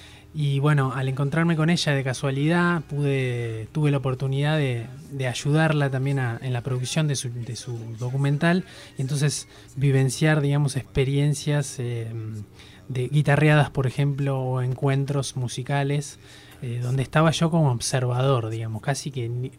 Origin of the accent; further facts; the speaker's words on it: Buenos Aires, Argentina; born there; Sí, yo nací en Buenos Aires.